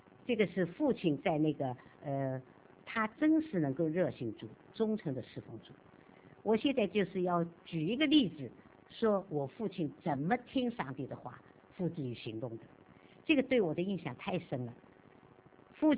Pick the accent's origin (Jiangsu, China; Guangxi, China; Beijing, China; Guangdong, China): Jiangsu, China; Changzhou; 我们老家江苏常州